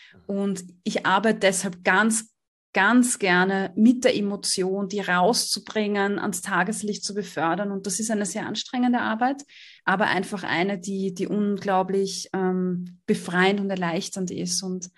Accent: Austria; Ich komme aus Österreich, genau.

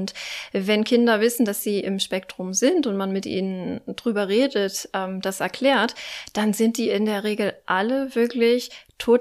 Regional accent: Buchholz in der Nordheide, Lower Saxony, Germany; Ich bin 43 Jahre alt. Ich komme aus Buchholz in der Nordheide

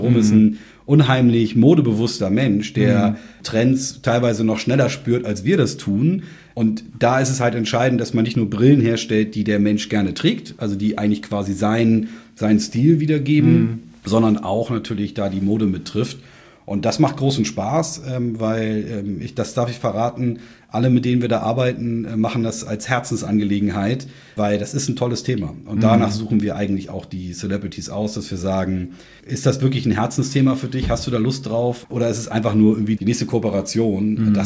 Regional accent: Hamburg, Germany; als Hamburger

